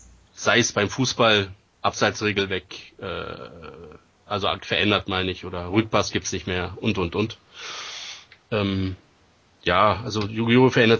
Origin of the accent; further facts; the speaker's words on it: Bad Vilbel, Hesse, Germany; bin aus Bad Vilbel, ist aus der Nähe von Kassel.